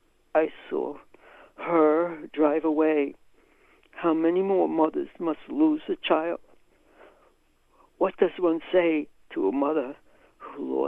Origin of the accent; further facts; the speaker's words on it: United States; even though I didn't lose a child, I'm an American, and I could feel for them.